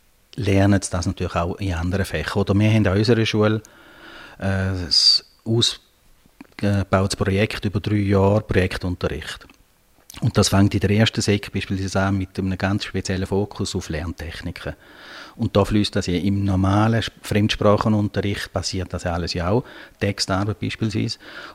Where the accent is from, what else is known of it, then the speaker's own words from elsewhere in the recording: Switzerland; born there; Also ich bin überhaupt nicht bilingue. Ich bin hier im Appenzimmer Gäse geboren